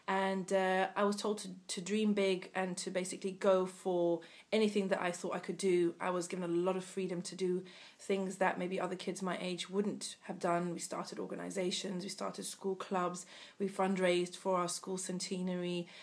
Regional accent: Zimbabwe; moved away as an adult; also born or lived in Leeds, United Kingdom / Ethiopia; Born in Leeds and spent 2 years there and then went to Ethiopia and then spent the rest of my childhood up until the age of 18 in a country called Zimbabwe, and that's where I did my schooling.

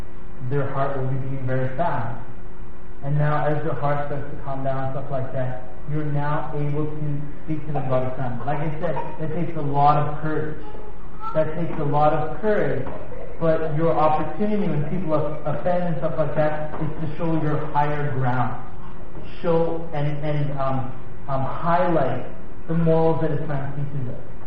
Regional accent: Winnipeg, Manitoba, Canada; we grew up in Hicktown, Winnipeg, where we were the only black kids in school

